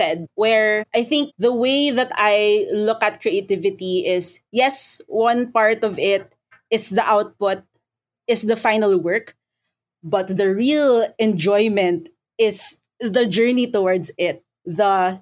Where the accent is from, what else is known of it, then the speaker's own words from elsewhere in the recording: Philippines; I'm a Filipina designer and creative.